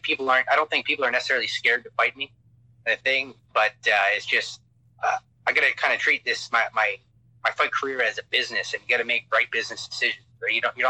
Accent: Pointe-aux-Chênes, New Brunswick, Canada; now in Prince Edward Island, Canada; I'm from New Brunswick, a little place called Pointe-aux-Chênes, but currently I live in Prince Edward Island.

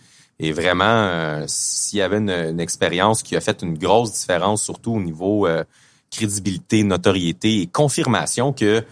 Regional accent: Laval, Quebec, Canada; born there; Moi, je suis né ici au Québec. En fait, je suis né à Laval, à côté, à la Cité de la Santé.

